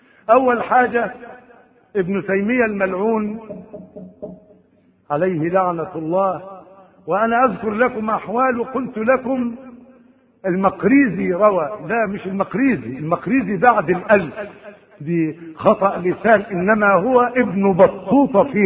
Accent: Egypt; عندنا في مصر المسيحيين تقول له صلى على النبي يقول لك اللهم صل عليه.

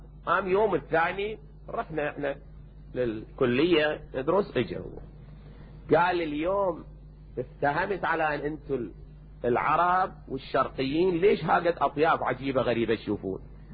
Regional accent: Najaf, Najaf Governorate, Iraq; بس أنا من النجف لكن ما أذكر كلمتها إلى الآن

